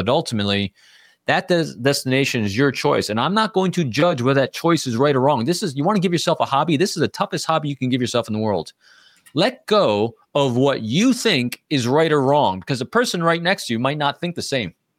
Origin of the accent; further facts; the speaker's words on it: New York, United States; I grew up in, I was born in New York City. I grew up in upstate New York.